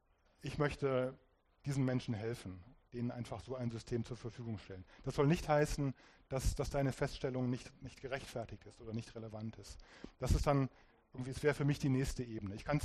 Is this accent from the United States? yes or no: no; Ratingen, North Rhine-Westphalia, Germany; Ich komme aus Ratingen, zwischen Düsseldorf und Essen.